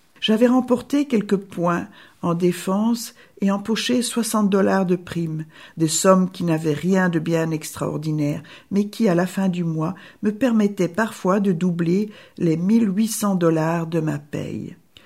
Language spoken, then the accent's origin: French; Toulouse, Occitanie, France; born there; même si je suis née à Toulouse